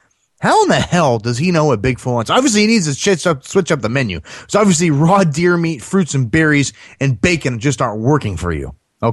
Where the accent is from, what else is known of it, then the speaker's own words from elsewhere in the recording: St. Louis, Missouri, United States; we're from St. Louis, came all the way to see